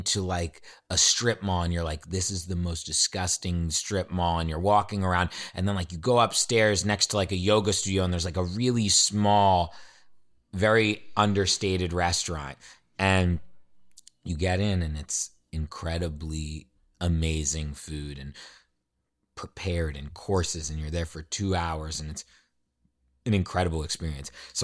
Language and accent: English; Virginia, United States; I grew up in Virginia. We had like P.F. Chang's and like Chili's.